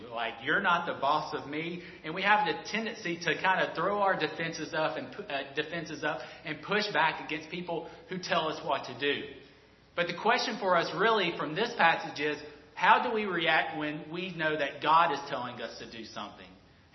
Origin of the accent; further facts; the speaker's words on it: Alabama, United States; I'm from Alabama. I don't pronounce half my words right.